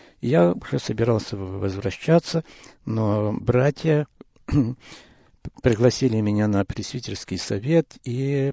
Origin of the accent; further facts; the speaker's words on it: Lutsk, Volyn Oblast, Ukraine; also born or lived in Poland; я родился в Польше в 1935 году в семье верующих родителей. После войны нас переселили на Украину, и мои родители поселились на Западной Украине в городе Луцке. Там я кончил школу и пошел учиться в университет в городе Одессе.